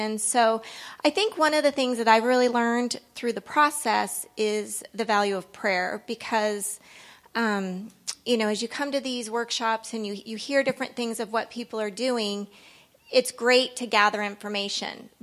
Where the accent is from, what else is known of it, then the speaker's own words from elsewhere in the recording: Denver, Colorado, United States; now in Littleton, United States; as Greg mentioned earlier, I'm from Denver, live in Littleton, Colorado